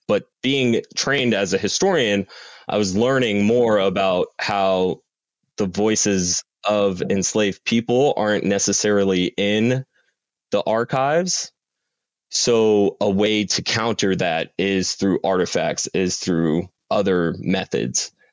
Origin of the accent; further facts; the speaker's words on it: New York, United States; even though growing up in New York, it was like every Easter we were going down to Puerto Rico and like really visiting the island, visiting my grandparents.